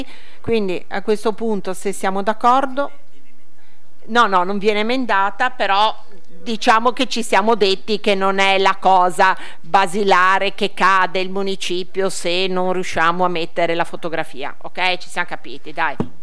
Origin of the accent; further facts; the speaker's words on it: Genoa, Liguria, Italy; born there; Io sono nata in Albaro